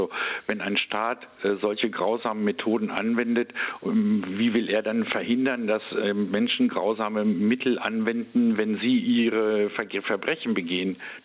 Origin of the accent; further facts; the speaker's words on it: Germany; Und ich denke, wir als Deutsche haben da auch vielleicht auch noch mal eine besondere Sensibilität, wenn wir an unsere eigene Geschichte denken.